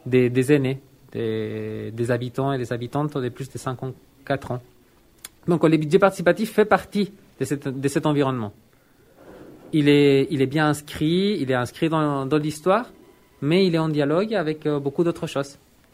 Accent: Chile; now in Grenoble, France; En fait, je ne suis pas Grenoblois d'origine, mais je suis pleinement Grenoblois. Donc, je viens du Chili, je suis chilien aussi. Je suis chilien et français, donc naturalisé.

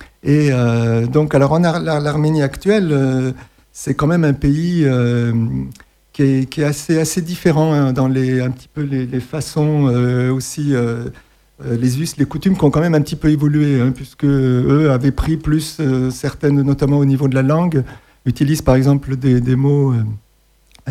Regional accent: Paris, Île-de-France, France; born there; now in Isère, France; Donc ma mère, elle était née à Paris et moi-même, je suis né à Paris. Et là, ça fait environ 35 ans que je suis isérois.

